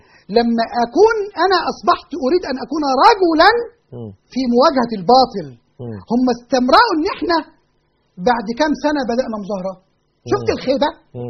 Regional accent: Egypt; نحن لسنا أقباط. احنا مسلمين مصريين.

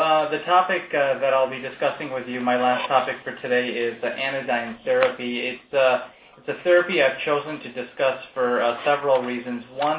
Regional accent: India; now in United States; And I live in America. I am Indian

